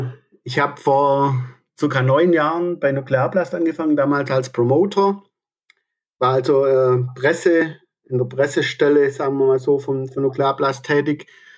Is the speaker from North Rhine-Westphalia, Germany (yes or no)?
no; Aalen, Baden-Württemberg, Germany; also ich komme aus Aalen und die Aalener Metal-Szene war ziemlich aktiv.